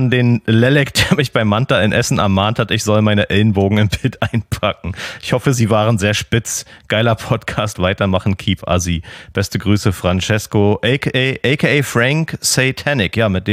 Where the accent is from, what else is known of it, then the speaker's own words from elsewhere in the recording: Austria; Bei uns in Österreich heißt das einfach Gemmer auf der Hüsen.